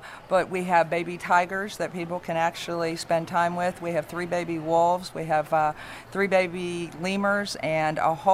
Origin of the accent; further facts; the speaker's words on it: Ohio, United States; born there; also born or lived in Connecticut; I moved down here from Connecticut, believe it or not, 16 years ago. Yankee. Yeah. Well, I was born in Southern Ohio, but...